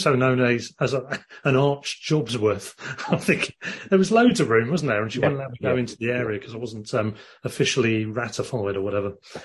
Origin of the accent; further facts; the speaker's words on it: Worthing, South East England, United Kingdom; Worthing FC, my hometown club, who I've gone along and seen a few times